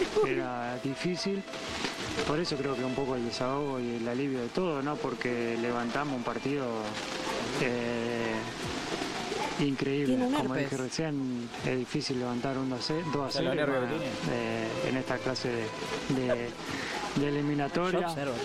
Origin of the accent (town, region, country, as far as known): Argentina